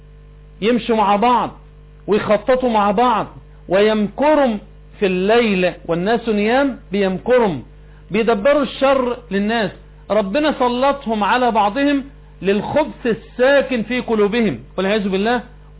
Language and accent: Arabic; Egypt; احنا مش فراعنة، احنا مصريين، احنا مسلمين.